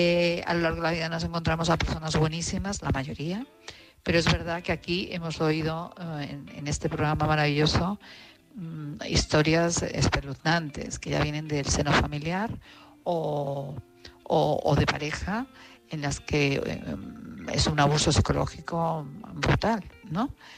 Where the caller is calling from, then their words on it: Madrid, Community of Madrid, Spain; Buenas noches … de Madrid.